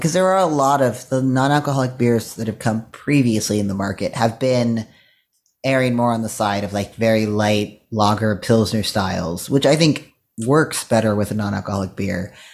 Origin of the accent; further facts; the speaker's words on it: West Virginia, United States; I grew up in West Virginia